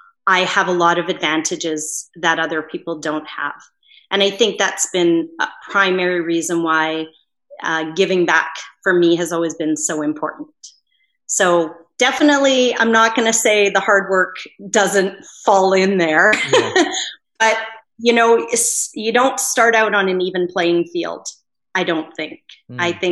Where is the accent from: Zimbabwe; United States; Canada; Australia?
Canada; born there; because I was born in Canada, I had advantages that I never earned